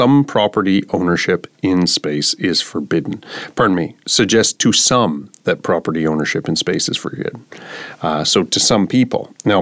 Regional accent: Canada; I'm Canadian.

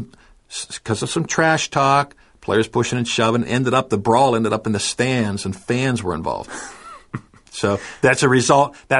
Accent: Pittsburgh, Pennsylvania, United States; growing up in Pittsburgh, the rival cities were Cleveland and Pittsburgh.

